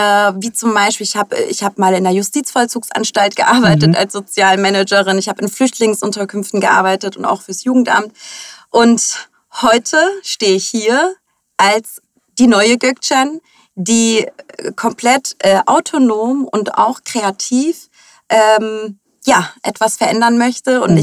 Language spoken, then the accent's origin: German; Hamburg, Germany; Ich bin in Hamburg geboren, bin die Tochter türkischen ehemaligen Gastarbeitern, die in den 70ern nach Deutschland ausgewandert sind.